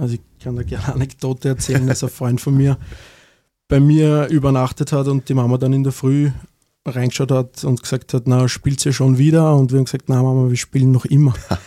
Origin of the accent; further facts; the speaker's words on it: Kapellen, Lower Austria, Austria; Ja, also Kapellen ist tatsächlich meine Heimatgemeinde. Mhm. Meine Eltern sind damals von der Kleinstadt St. Pölten rausgezogen aufs Land nach Kapellen und ja, haben dann dort mich und meinen kleinen Bruder großgezogen.